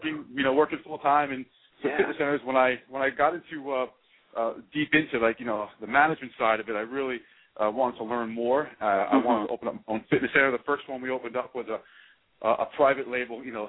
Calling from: New Jersey, United States; Calling in from Jersey. Call from that New Jersey.

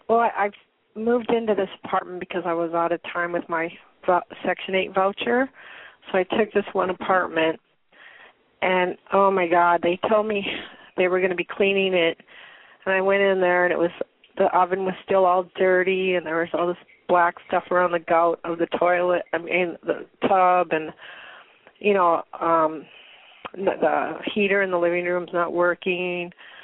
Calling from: Washington, United States; I'm calling from Washington State.

